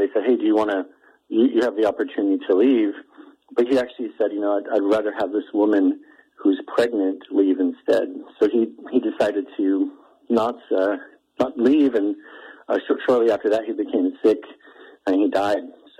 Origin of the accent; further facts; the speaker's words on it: Great Falls, Montana, United States; born there; I was born in Great Falls, so this is really a big honor.